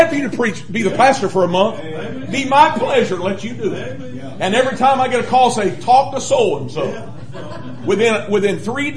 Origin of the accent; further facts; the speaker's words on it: Detroit, Michigan, United States; now in -; Hey, man, I grew up in Detroit, man. I grew up in the days of Motown.